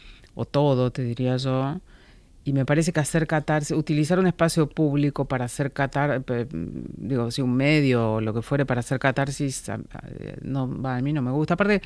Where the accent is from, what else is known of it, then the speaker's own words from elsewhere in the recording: Junín, Buenos Aires Province, Argentina; now in Buenos Aires, Argentina; cuando me mudé de mi pueblo de Junín a Buenos Aires, yo tomé clases hasta los 17, 18 años.